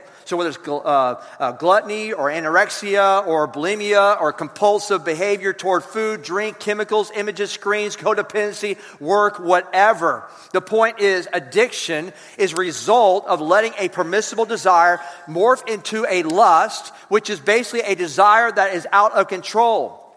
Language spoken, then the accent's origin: English; the South, United States; I chose 120 because we're from the South and we eat healthy, don't we? We're healthy. We're not like those Yankees up north, man.